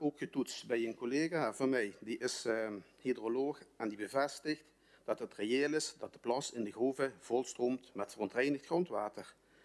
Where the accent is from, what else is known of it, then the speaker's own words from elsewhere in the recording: Nagelbeek, Limburg, Netherlands; Ik ben geboren en getogen in Nagelbeek.